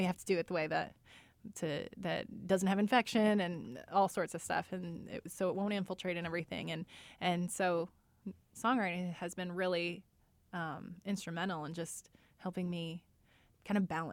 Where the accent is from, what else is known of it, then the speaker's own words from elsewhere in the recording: Valparaiso, Indiana, United States; now in Indianapolis, United States; I'm from Northwest Indiana, at Valpo.